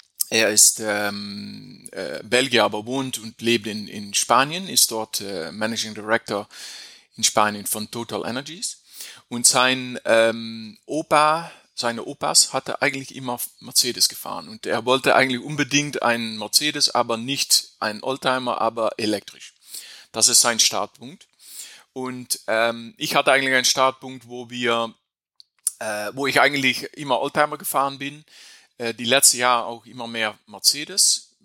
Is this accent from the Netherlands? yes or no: yes; Netherlands; German is a second language; also ich bin ein Niederländer, also mein Deutsch ist nicht, obwohl ich 1,5 Kilometer von die deutsche Grenze lebe, habe ich mein Deutsch gelernt über Sendung mit der Maus und Pusteblume, also es ist nicht wie ein echter Deutscher